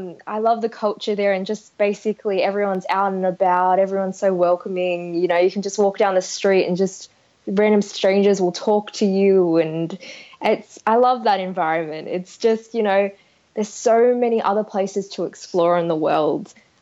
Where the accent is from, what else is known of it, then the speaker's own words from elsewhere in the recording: Sydney, New South Wales, Australia; So I'm just from Australia, Sydney.